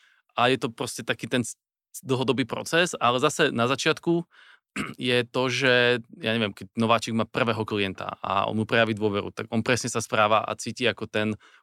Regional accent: Dolný Kubín, Žilina Region, Slovakia; ja pochádzam z Dolného Kubina

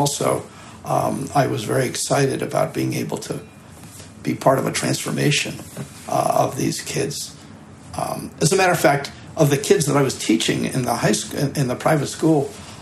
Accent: East Coast, United States; I was from the East Coast. I came in with a suit on

